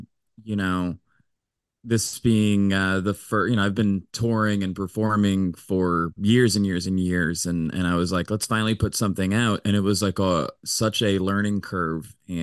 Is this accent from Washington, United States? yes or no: no; St. Louis, Missouri, United States; now in Chicago, United States; but I started in St. Louis, Missouri. That's my hometown. And it's okay. It's not a big showbiz comedy town.